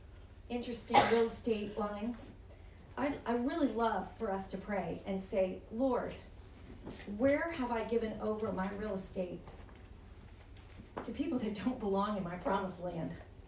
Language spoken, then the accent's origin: English; Texas, United States; You know, I come from Texas, and we have some pretty interesting characters in my family background